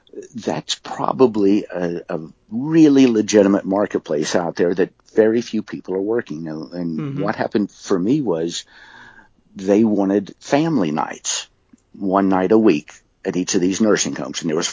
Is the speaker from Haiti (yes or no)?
no; West Virginia, United States; growing up in West Virginia, I knew I was far from the Magic Center and the Magic Castle